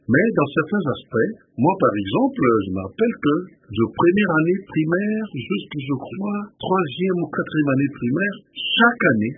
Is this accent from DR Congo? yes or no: yes; Kinshasa, DR Congo; Je suis né ici, j'ai grandi ici, j'ai fait mes études primaires et secondaires ici, je suis allé faire mes études universitaires en Belgique.